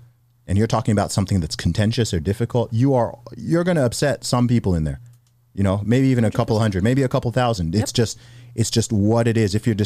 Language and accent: English; Saudi Arabia; I speak as someone who grew up in the Middle East. I grew up in Saudi Arabia.